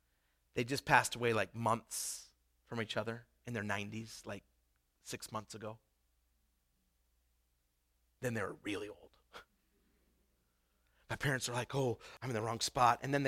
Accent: Idaho, United States; We eat pot roast, mashed potatoes, because we're from Idaho.

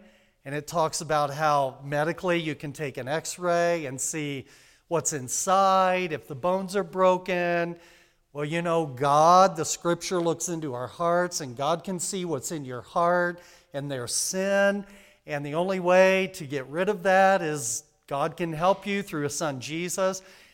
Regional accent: Oregon, United States; So I'm from Oregon, just outside of Portland, and, you know, state of Oregon.

